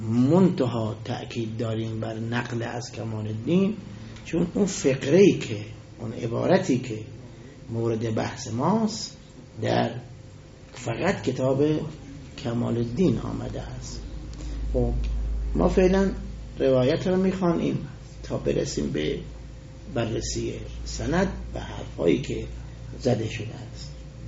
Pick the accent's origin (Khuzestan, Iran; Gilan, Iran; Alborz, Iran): Khuzestan, Iran; Ahvaz; گفتم از اهواز هستم.